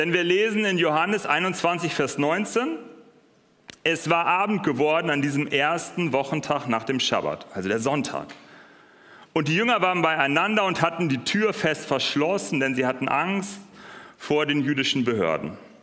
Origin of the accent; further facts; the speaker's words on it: Northern Germany, Germany; ich komme aus Norddeutschland, vielleicht so wirklich aus Norddeutschland.